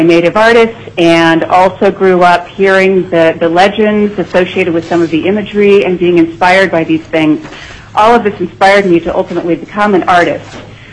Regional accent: Anchorage, Alaska, United States; I grew up here in Anchorage

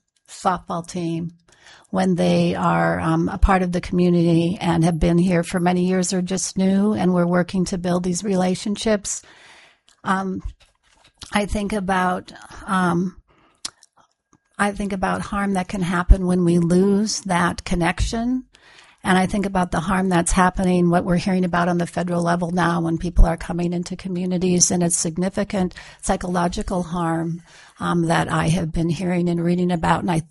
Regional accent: Minnesota, United States; I think many of you know that I grew up in Minnesota and all the turmoil that's been happening there right now.

